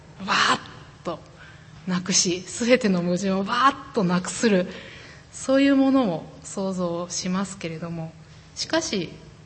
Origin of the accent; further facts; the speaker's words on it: Shiga, Japan; 私は滋賀県出身なんですけれども、滋賀県には琵琶湖という大きな湖があります。